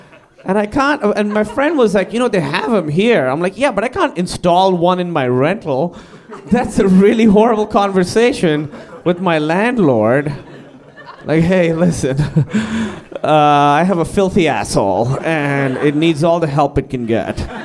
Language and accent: English; Karachi, Sindh, Pakistan; I grew up in Karachi, Pakistan, and we had a amusement park there